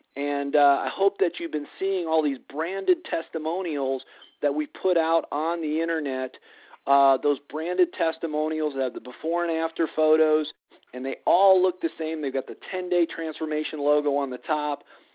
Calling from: Colorado, United States; I'm calling in from Colorado this evening.

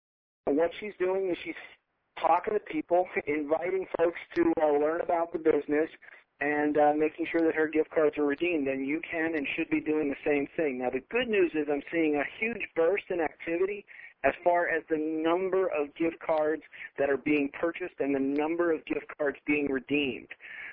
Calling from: Colorado, United States; I'm calling in from Colorado this evening.

